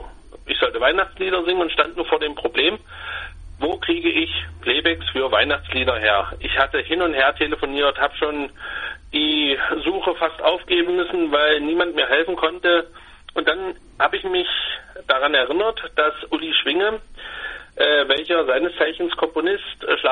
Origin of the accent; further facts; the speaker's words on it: Saxony-Anhalt, Germany; Ich komme aus dem schönen Sachsen-Anhalt. Bin in einem kleinen Dörfchen geboren, nahe Köthen oder nahe Dessau. Das sagt vielleicht den einem oder anderen doch ein bisschen mehr. Wohne aber jetzt in der schönen Gemeinde Mulde-Stausee